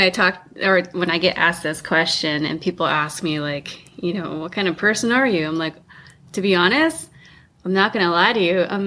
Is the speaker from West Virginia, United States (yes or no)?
no; Grand Canyon National Park, Arizona, United States; also born or lived in Wyoming / Montana; I hail from Grand Canyon National Park, actually, from Arizona. So all my awesome Northern Arizona peeps out there, hello.